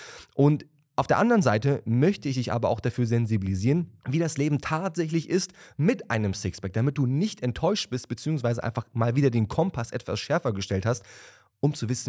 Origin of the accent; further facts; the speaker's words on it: Wandlitz, Brandenburg, Germany; also born or lived in Berlin; ich komme aus Wandlitz, beziehungsweise ich bin ja gebürtiger Berliner und bin in meiner Jugend rausgezogen nach Wandlitz